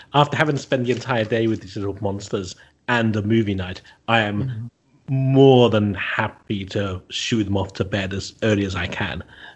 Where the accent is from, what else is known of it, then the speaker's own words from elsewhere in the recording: London, United Kingdom; from London.